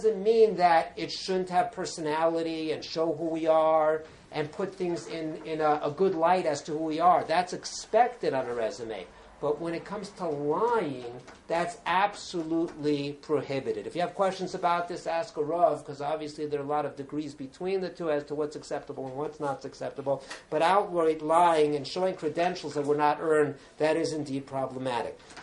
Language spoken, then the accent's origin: English; Los Angeles, California, United States; I remember growing up in Los Angeles, there was somebody who went shul to shul collecting